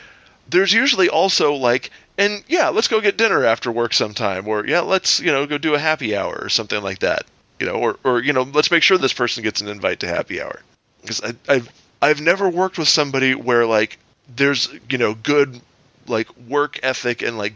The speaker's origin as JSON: {"language": "English", "country": "Ireland", "said": "Well, I am Irish."}